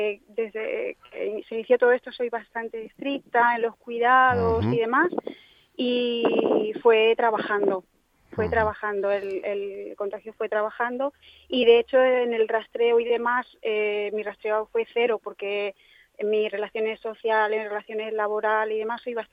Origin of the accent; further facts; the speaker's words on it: Madrid, Community of Madrid, Spain; born there; now in Formentera, Spain; Sí, nací en Madrid.